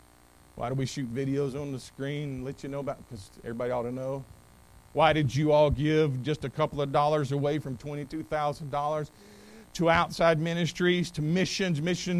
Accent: North Carolina, United States; I didn't grow up Alabama or anywhere like that. I grew up in North Carolina where we played football as a way to get in exercise and shape for basketball.

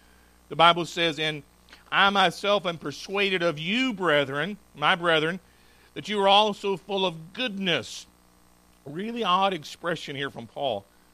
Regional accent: North Carolina, United States; Growing up in Eastern North Carolina, regular occurrence was to have a hurricane or two.

